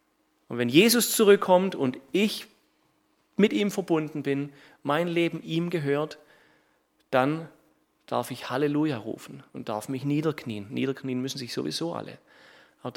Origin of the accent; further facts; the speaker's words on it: Baden-Württemberg, Germany; Ich bin letztes oder vorletztes Jahr mal zurück in meine Heimat gefahren. Ich komme aus dem Hohenloischen, kurz vor der bayerischen Grenze.